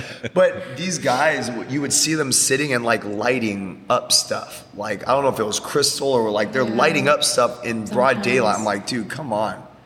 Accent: Walnut, California, United States; I know Walnut. I grew up in Walnut.

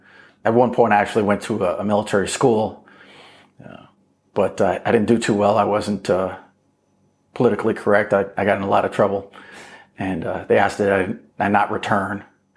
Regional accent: Albany, New York, United States; So I grew up in Albany, New York. I was adopted by a family because I'd been orphaned.

